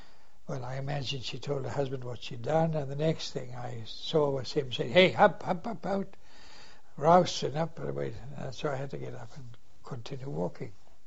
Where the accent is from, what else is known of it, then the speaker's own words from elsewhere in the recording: England, United Kingdom; I said, no, I'm an English airman.